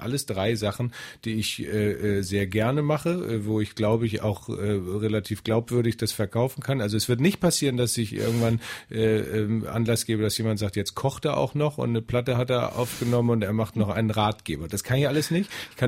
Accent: Hamburg, Germany; ich schaue natürlich dann doch ehrlich gesagt als Hamburger auf den Auftritt

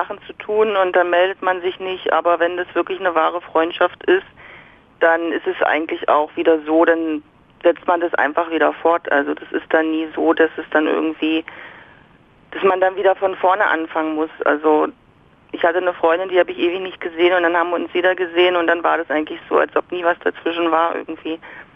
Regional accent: Saxony-Anhalt, Germany; Aus Sachsen-Anhalt.

